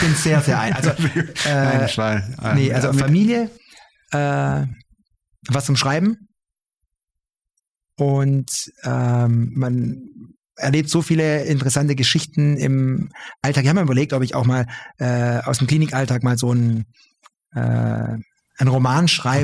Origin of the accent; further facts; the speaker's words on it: Böblingen, Baden-Württemberg, Germany; also born or lived in Esslingen / Tübingen; Beide Eltern sind Italiener, bin aber gebürtiger Böblinger, bin im Großraum Stuttgart überwiegend Böblingen, Esslingen, Tübingen in diesen Landkreisen aufgewachsen, groß geworden.